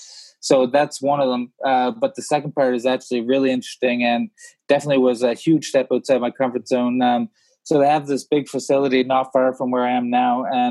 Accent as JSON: {"language": "English", "town": "Halifax", "region": "Nova Scotia", "country": "Canada", "tie": "born or raised there", "said": "We're tied up in my hometown of Halifax"}